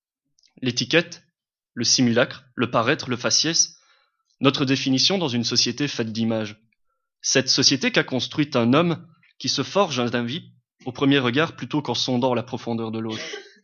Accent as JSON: {"language": "French", "town": "Verviers", "region": "Wallonia", "country": "Belgium", "tie": "born there", "said": "je ne suis pas né dans la région de Tchernobyl. Non, pire que ça, je suis né à Verviers."}